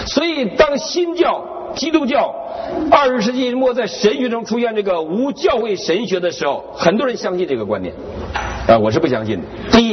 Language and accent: Chinese; Northeast China, China